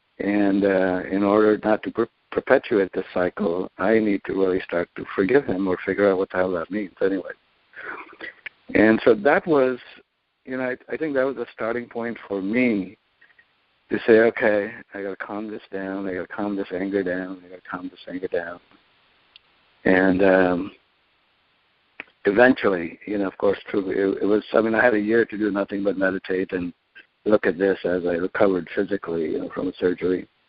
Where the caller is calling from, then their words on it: San Jose, California, United States; I'm calling from San Jose, California.